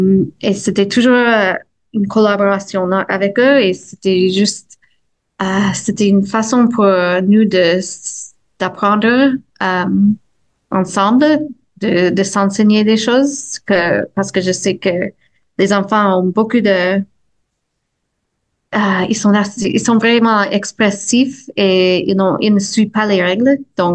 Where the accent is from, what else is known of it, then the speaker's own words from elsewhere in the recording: United States; French is a second language; Oui, en fait, je ne viens pas de Saint-Jean. Je viens des États-Unis et je suis devenue francophile au cours des années. J'ai appris le français comme langue étrangère